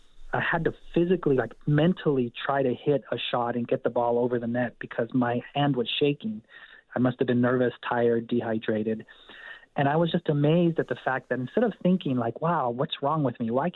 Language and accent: English; California, United States; I'm a Californian originally. In-N-Out is from California. And when I go to In-N-Out, I have my cheeseburger because it reminds me of California and being a kid.